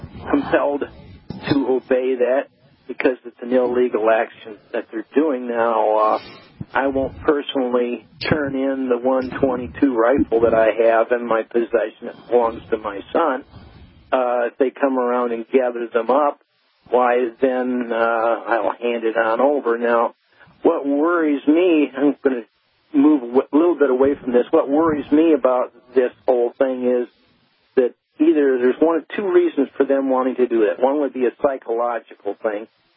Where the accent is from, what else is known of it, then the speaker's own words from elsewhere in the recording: Michigan, United States; but I'm from Michigan, and I know some friends that have an uncle that worked on a project up there west of Cadillac, Michigan